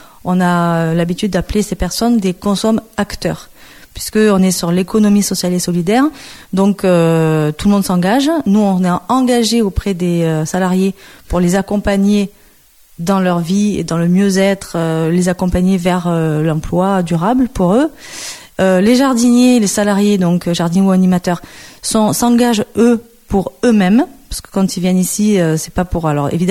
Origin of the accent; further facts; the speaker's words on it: Marseille, Provence-Alpes-Côte d'Azur, France; born there; Moi, je suis née à Marseille.